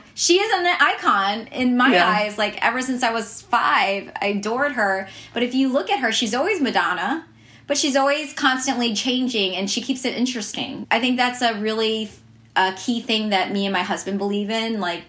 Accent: United States; Like, this is my country. I'm American, and so I was always aware that even though I'm American, I'm always going to be considered like other, you know.

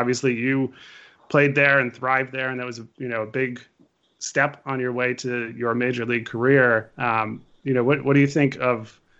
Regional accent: Connecticut, United States; You know, I grew up in Connecticut at the time that three AA franchises were there all at once.

